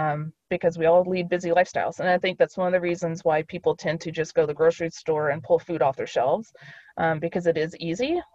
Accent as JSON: {"language": "English", "region": "Kentucky", "country": "United States", "tie": "born or raised there", "said": "I grew up in Kentucky. I love cheese grits."}